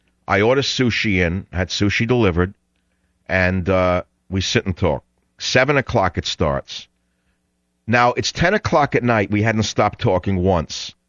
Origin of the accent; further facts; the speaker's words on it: New York, United States; I'm from New York, and I could talk all night.